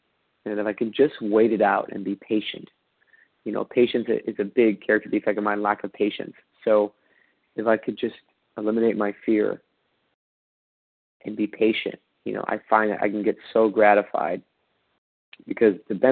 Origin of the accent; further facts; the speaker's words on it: Los Angeles, California, United States; I'm from Los Angeles.